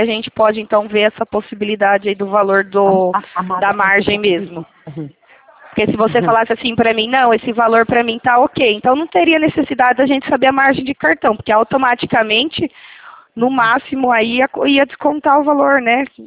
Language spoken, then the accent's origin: Portuguese; Itatiba, São Paulo, Brazil; eu sou de Itatiba, São Paulo